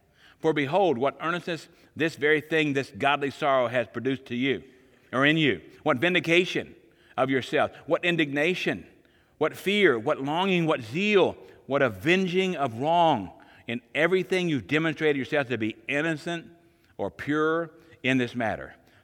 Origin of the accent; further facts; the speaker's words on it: Paris, Arkansas, United States; born there; born in the same town I was born in Paris, Arkansas.